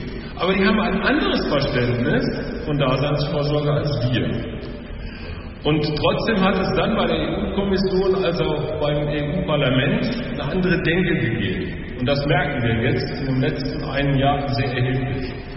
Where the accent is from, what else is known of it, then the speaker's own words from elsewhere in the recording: Dortmund, North Rhine-Westphalia, Germany; Ich komme aus Dortmund, nach 30 Jahren wieder den Erstwohnsitz da und das ist eine alte Hansestadt.